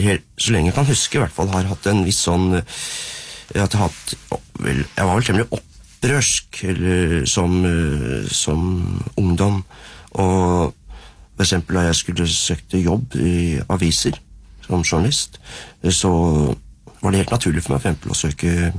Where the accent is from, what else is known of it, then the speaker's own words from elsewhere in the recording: Sandefjord, Vestfold, Norway; moved away as an adult; also born or lived in Østfold; jeg er født og oppvokst i Sandefjord, men jeg dro i Sandefjord da jeg var 19 år gammel.